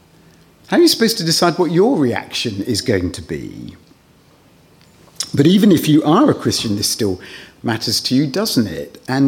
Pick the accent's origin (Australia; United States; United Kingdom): United Kingdom; England; apart from the fact that it interests me, being an Englishman